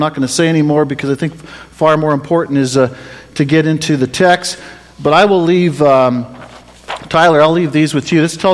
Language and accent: English; Vauxhall, Alberta, Canada; I grew up in Vauxhall